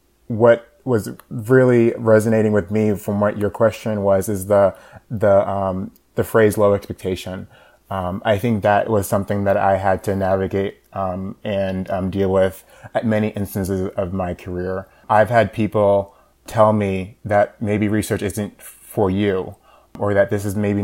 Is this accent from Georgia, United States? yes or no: yes; Georgia, United States; I'm from the United States, I'm from Georgia.